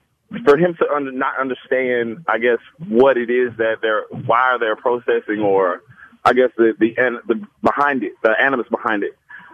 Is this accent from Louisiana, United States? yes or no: yes; Louisiana, United States; And I'm from Louisiana, South Louisiana.